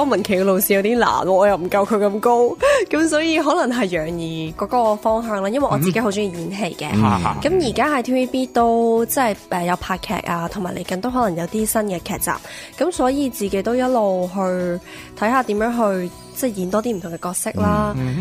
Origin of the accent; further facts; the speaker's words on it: Vancouver, British Columbia, Canada; 其实我以前细个喺温哥华嘅时候咧，就即系好细个学唱歌跳舞嗰啲啦